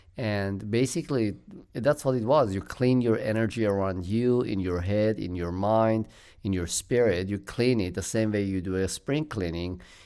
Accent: Iran; I speak Farsi and I speak also Armenian, because I'm Armenian from Iran.

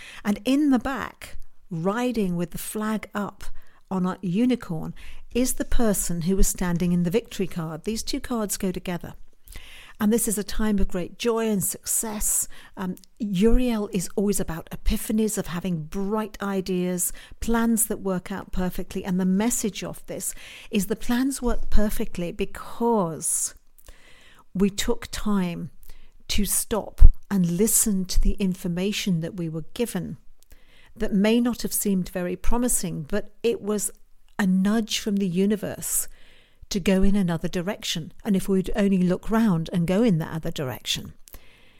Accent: United Kingdom; as you can tell from the accent, I'm a Brit, so I'm over here in the UK.

